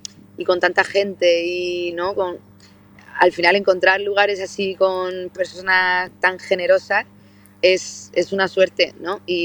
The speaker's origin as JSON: {"language": "Spanish", "region": "Levante", "country": "Spain", "said": "aunque soy del Mediterráneo, yo me baño prácticamente todo el año. Si yo hace un día de sol ahí en mi tierra, aunque sea diciembre, yo me meto al agua."}